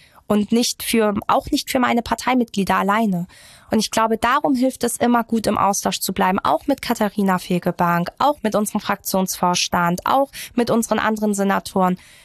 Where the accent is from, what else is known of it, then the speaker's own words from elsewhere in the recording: Iran; Das kann ich ja als Iranerin ganz gut.